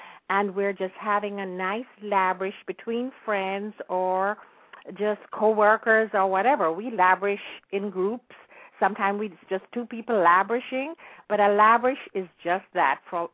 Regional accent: Jamaica; growing up in Jamaica in the period that I grew up in. You know, because things were a little different then than they are now.

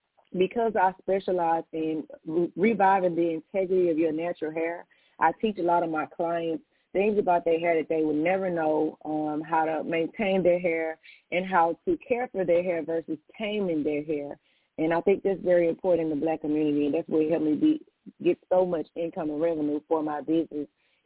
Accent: Houston, Texas, United States; because I was born and raised in Houston, Texas, you know, I've been doing hair for a long time.

